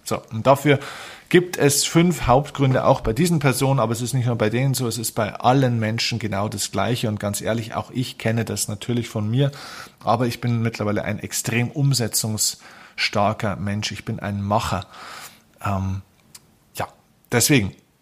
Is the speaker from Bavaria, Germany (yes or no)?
yes; Bavaria, Germany; vielleicht sogar auch mal ein bisschen grantiger werde, wie man bei uns in Bayern sagt